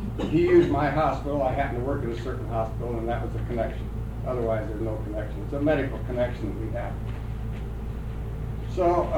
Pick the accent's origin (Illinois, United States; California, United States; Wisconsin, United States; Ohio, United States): California, United States; Being a Californian and being in the field of urology